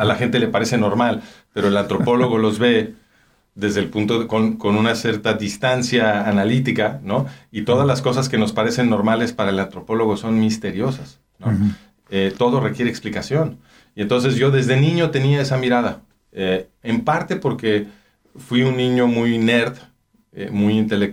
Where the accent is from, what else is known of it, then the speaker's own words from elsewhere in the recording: Mexico; mi mamá y mi papá estaban ahí, y pues ahí nací, pero ellos se regresaron a México y yo crecí en México.